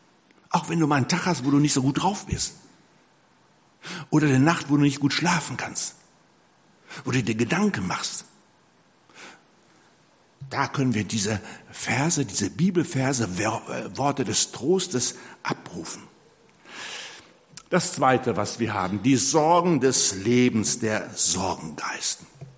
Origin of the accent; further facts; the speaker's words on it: North Rhine-Westphalia, Germany; ich komme ja aus dem Ruhrgebiet, hatten wir kaum was zu essen